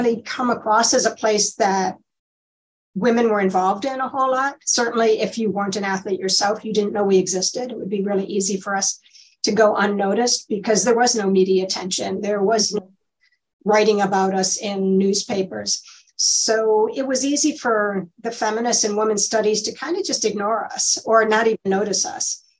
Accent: Michigan, United States; I skied competitively. I'm from Michigan.

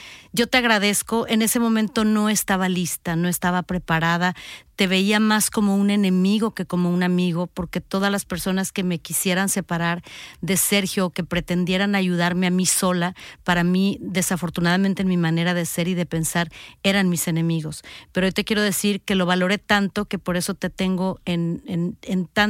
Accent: Mexico; no nada más en mi país, que es México

